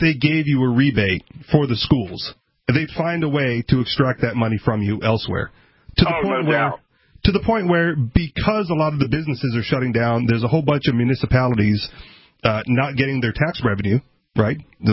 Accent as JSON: {"language": "English", "region": "Hawaii", "country": "United States", "said": "I'm from Hawaii, and what I know that they've done in Hawaii"}